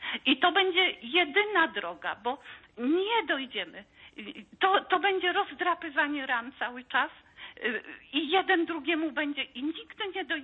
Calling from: Wrocław, Lower Silesian Voivodeship, Poland; z Wrocławia.

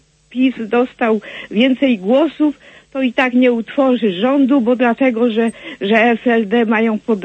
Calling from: Kraków, Lesser Poland, Poland; Jestem z Krakowa, co nie?

